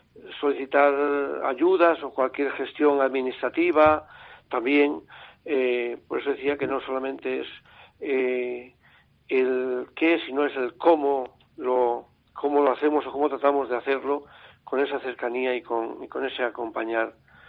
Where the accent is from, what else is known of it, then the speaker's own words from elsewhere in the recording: Turcia, Castile and León, Spain; now in Benavides, Spain; Yo ahora vivo en Benavides, desde hace muchos, muchos años, pero yo soy natural de Turcia